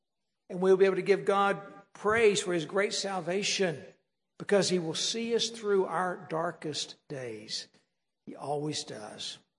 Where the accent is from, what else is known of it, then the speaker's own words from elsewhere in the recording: West Virginia, United States; And I grew up in West Virginia, and riding a bicycle in West Virginia is two things.